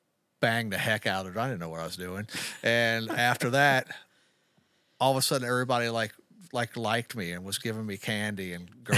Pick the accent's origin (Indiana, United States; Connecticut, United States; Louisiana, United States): Louisiana, United States; Baton Rouge; also born or lived in Fort Polk; I'm from pretty much from Baton Rouge. So okay. I was born in Fort Polk, but raised here.